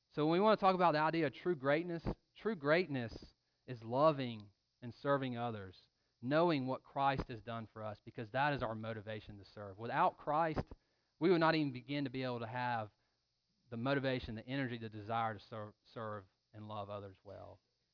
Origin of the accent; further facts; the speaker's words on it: Louisville, Georgia, United States; Growing up in Georgia, in Louisville, small town I grew up